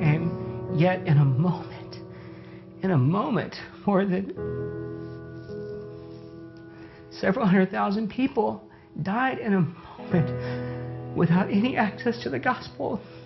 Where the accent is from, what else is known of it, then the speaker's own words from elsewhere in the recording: Thailand; also born or lived in India; We are both missionary kids. My wife grew up in Venezuela, and I grew up in Thailand and India, mostly Thailand.